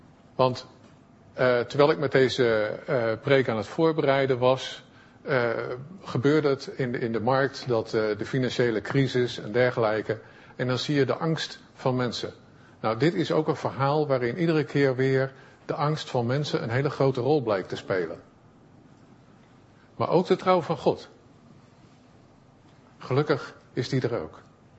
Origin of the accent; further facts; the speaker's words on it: Zoetermeer, South Holland, Netherlands; Ik kom uit Zoetermeer, de groeten uit, van de gemeente uit Zoetermeer, zeg maar.